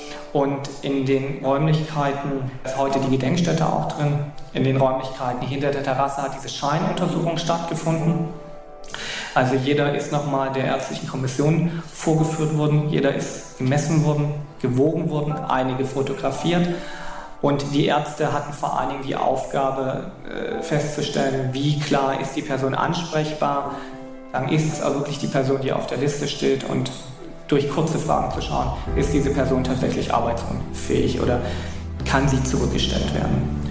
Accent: Saxony, Germany; Das ist eine Luftbildaufnahme meiner Heimatstadt aus dem Jahr 1927.

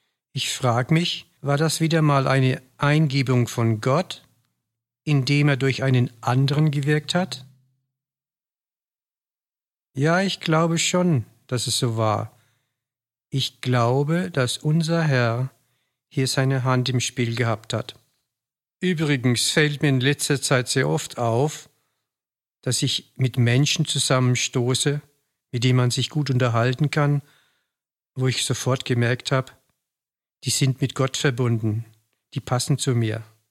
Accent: Theres, Bavaria, Germany; ich komme aus Theres. Ich bin Rentner

